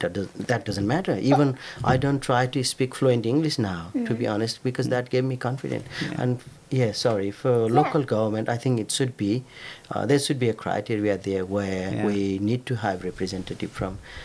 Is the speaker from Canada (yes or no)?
no; Nepal; now in Toowoomba, Australia; I come from Nepal. I will be always proud of that. Mm. But now for my girls, Toowoomba is home.